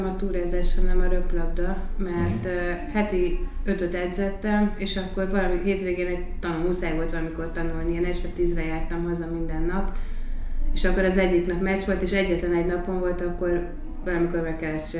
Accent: Eger, Heves, Hungary; Én Egerben nőttem fel.

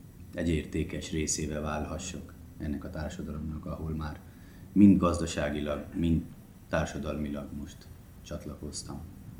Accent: Delhi, India; Hungarian is a second language; Delhiben nőttem föl, ott születtem

